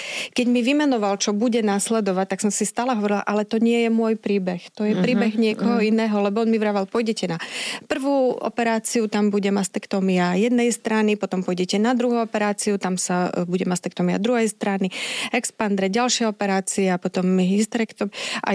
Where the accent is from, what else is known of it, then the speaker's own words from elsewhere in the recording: Poprad, Prešov Region, Slovakia; ja som z Popradu, chcela som to riešiť aj v Poprade